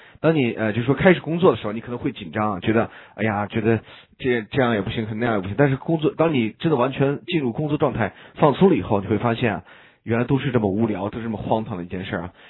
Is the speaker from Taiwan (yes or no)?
no; China; now in United States; 以前呢，我们中国人过分强调的是心里美